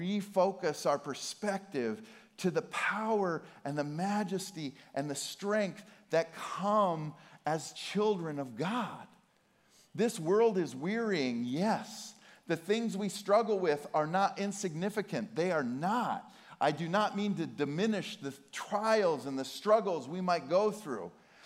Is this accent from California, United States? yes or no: no; Montana, United States; So I'm from Montana, and she was born and raised in Montana